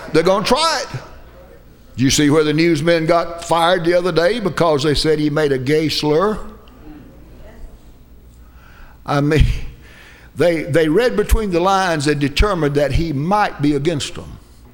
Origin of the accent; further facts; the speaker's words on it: Haines City, Florida, United States; That's a good old Haines City term. There's lakes all around. I've used it ever since I was a kid around here.